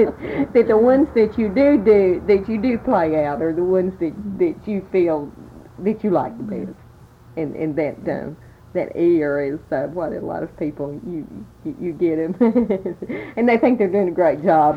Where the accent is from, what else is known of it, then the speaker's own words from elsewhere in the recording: Texas, United States; I'm from Texas. Yeah. I grew up north of Amarillo.